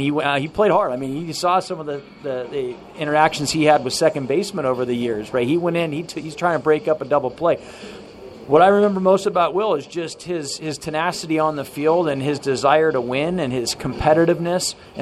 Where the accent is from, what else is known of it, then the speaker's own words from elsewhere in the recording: Nevada, United States; growing up in Northern Nevada, it was the Giants and the A's.